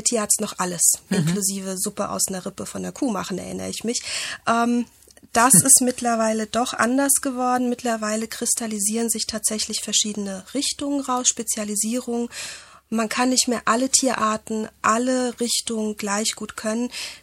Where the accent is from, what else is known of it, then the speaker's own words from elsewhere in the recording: Poland; Und ich bin Polin und in Polen gibt es bei der Taufe eine Tradition